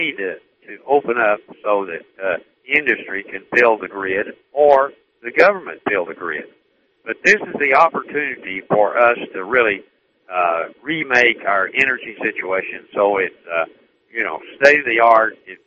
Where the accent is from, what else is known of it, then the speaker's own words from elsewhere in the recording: United States; Yeah, but Mark, I'm an American first.